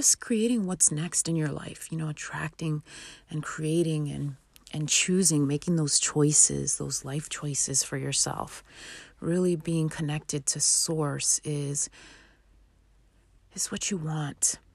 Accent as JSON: {"language": "English", "region": "New York", "country": "United States", "said": "He's a Texan. I'm a New Yorker."}